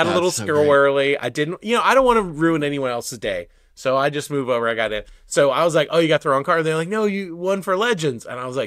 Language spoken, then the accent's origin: English; Birmingham, Alabama, United States; I grew up in Birmingham. So I was like, oh, this will be fun. It's close.